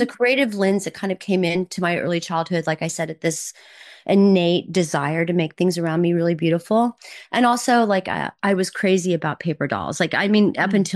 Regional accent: Oklahoma, United States; Oh, originally I grew up in Oklahoma, right on the border of Kansas and Oklahoma. So Midwestern.

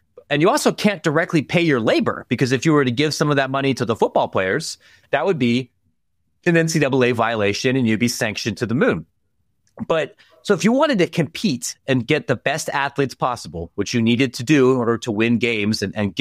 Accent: Ohio, United States; I grew up in Ohio.

